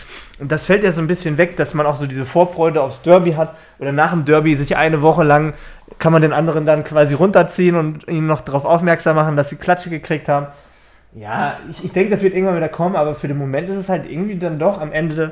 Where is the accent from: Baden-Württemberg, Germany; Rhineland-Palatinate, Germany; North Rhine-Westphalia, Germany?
North Rhine-Westphalia, Germany; Dortmund; also ich hoffe sogar, als Dortmunder, dass Schalke nächstes Jahr wieder aufsteigt